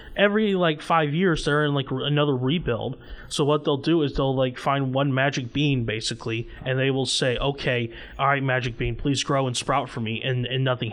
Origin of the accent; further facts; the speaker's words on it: Huntsville, Alabama, United States; You kind of say that my league team, because I'm from Huntsville, is the Rocky City Trash Pandas.